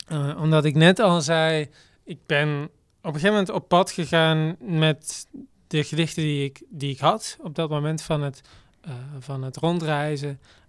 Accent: Gennep, Limburg, Netherlands; Ja, verbinding te hebben met hier, met Gennep, met nou ja, de plek waar ik opgroeide.

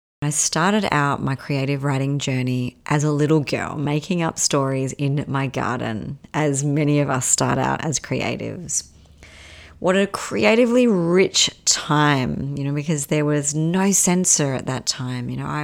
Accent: Perth, Western Australia, Australia; I'm originally from Perth, Australia.

